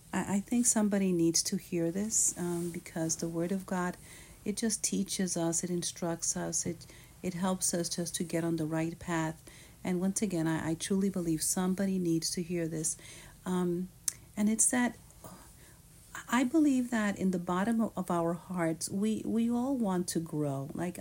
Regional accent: New York, United States; born there; I was born in New York and I lived there many, many years.

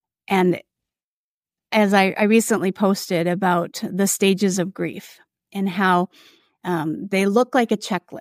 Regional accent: Minnesota, United States; I referred to myself being a Minnesotan, and we're Minnesota nice.

